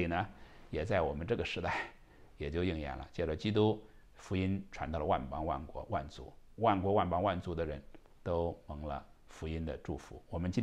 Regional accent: China; 我们作为中国人，你要让中国蒙福吗？

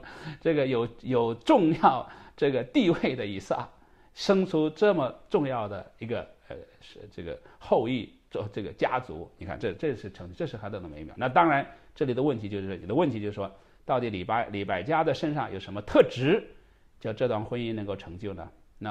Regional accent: Henan, China; 我们老家是在河南农村乡下。我们那个家乡是很土的

